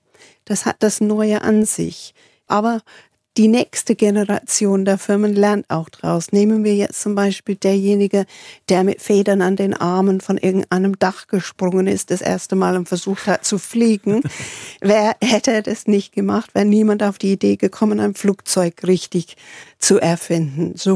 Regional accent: England, United Kingdom; Ich als Engländerin, ich verstehe das überhaupt nicht

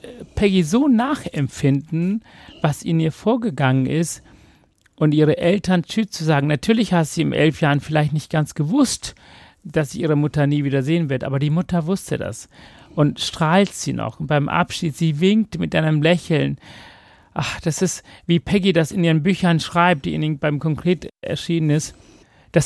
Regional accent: Hamburg, Germany; Ich war in Bad Neustadt, also ich habe viele Bundesländer hinter mir. Und Hamburg ist halt meine Heimat und dort möchte ich ankommen.

